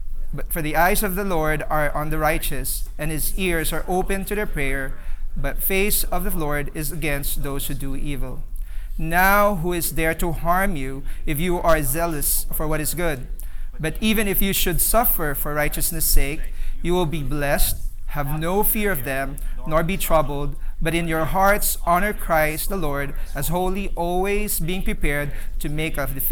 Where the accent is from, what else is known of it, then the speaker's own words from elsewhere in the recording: Philippines; So we came from the Philippines, and we're just here for a few days